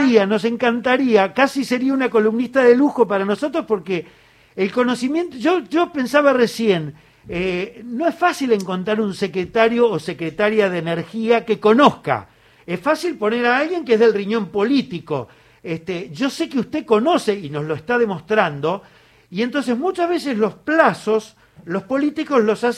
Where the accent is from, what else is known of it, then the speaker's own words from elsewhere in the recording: Río Negro, Argentina; y le digo a usted, como argentina, rionegrina, con la mano en el corazón